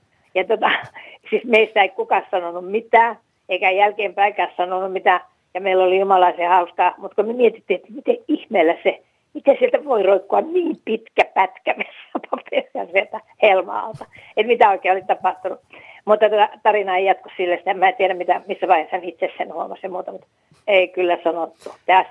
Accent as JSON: {"language": "Finnish", "region": "South Savo", "country": "Finland", "said": "kun mä oon Etelä-Savosta, niin kuin Mikkeli onkin Etelä-Savo."}